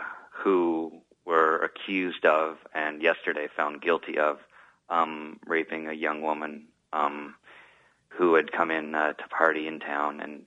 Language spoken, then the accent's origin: English; Ottawa, Ontario, Canada; also born or lived in Montreal; When people say, "Where are you from?" I said, "Well, you know, I lived in Montreal for 8 years. I skipped by the whole "I'm from Ottawa" part."